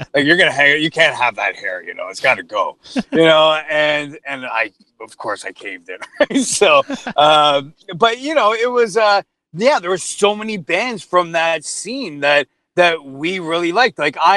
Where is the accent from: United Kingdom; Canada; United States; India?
Canada; Toronto, Ontario; So I grew up, I'm born and bred in Toronto. Yeah. So I'm a East End Toronto boy, Greenwood and Queen.